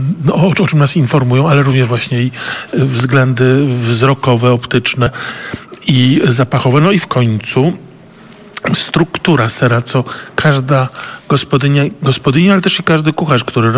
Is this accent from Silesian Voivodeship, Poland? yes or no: no; Warsaw, Masovian Voivodeship, Poland; Co prawda jestem warszawiak, ale babcia z Grudziądza